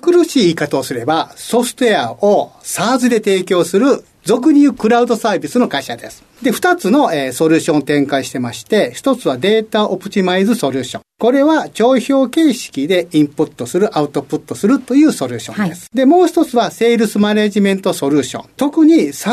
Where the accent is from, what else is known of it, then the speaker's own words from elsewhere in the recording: Kobe, Hyogo, Japan; 兵庫県神戸市です。